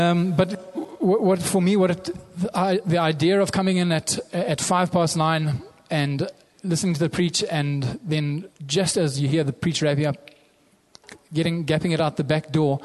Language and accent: English; Zimbabwe; moved away as an adult; I grew up in Zimbabwe for the first 20 years of my life